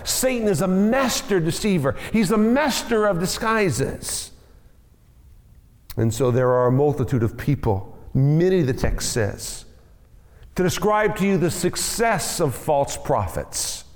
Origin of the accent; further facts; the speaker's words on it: Kansas, United States; When I was growing up in Kansas many years ago now, there was a dog that was living next door to us.